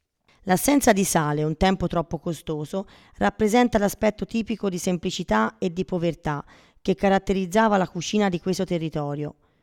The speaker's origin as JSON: {"language": "Italian", "region": "Liguria", "country": "Italy", "tie": "born or raised there", "said": "Buona lettura e alla prossima con la mia terra natale, la Liguria."}